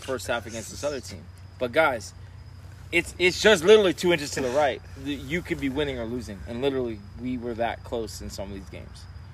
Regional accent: Florida, United States; But, I grew up down here in Florida. We don't fucking play hockey

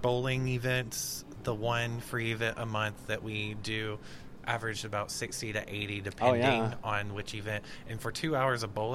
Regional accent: Arkansas, United States; I didn't know very many people up here because I'm from Arkansas.

